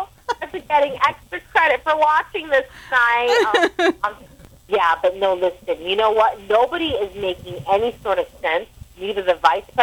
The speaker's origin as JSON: {"language": "English", "country": "Armenia", "said": "Yeah, I'm not Lebanese, though. I'm Armenian."}